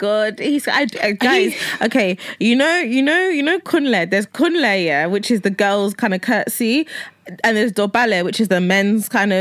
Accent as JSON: {"language": "English", "country": "Nigeria", "said": "okay, I'm Nigerian"}